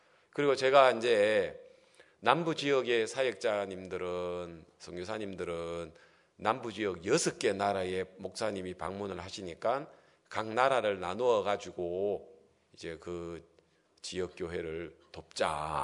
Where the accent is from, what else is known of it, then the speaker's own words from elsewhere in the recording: South Korea; 한국에서 왔습니다. 남한에서 왔습니다. 사우스 코리아에서 왔습니다.